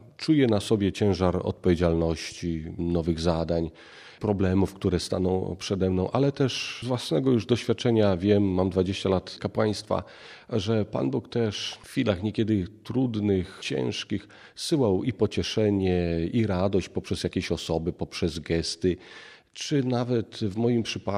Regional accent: Choszczno, West Pomeranian Voivodeship, Poland; Urodziłem się w miejscowości i ogromnie jestem wdzięczny wszystkim mieszkańcom Choszczna. Tam kończyłem szkołę podstawową, uczęszczałem do liceum ogólnokształcącego.

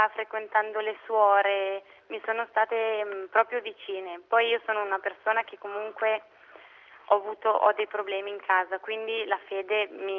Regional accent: Lodi, Lombardy, Italy; Io sono di Lodi, originaria di Lodi, vicino a Milano, e ho frequentato le superiori al Collegio San Francesco.

